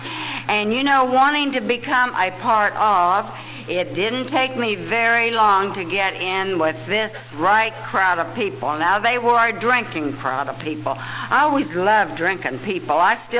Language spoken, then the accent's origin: English; West Virginia, United States; now in Akron, United States; I'm not originally from Akron, Ohio. I'm originally from wild, wonderful West Virginia.